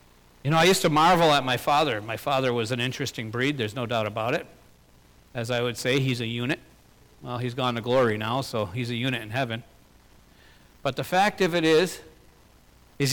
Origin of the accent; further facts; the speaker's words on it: Tapiola, United States; I come from Tapiola, so I'll pick on myself.